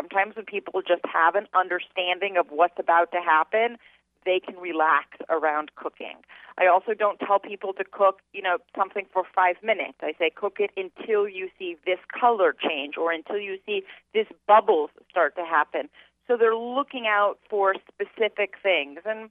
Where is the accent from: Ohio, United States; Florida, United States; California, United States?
California, United States; Los Angeles; Like, I grew up in Los Angeles